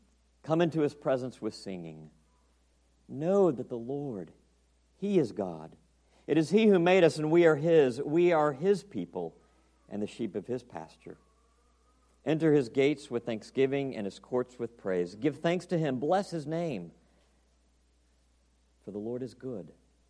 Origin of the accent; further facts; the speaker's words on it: the South, United States; accent: southern; And I'll also try and make sure my accent doesn't get too southern for you.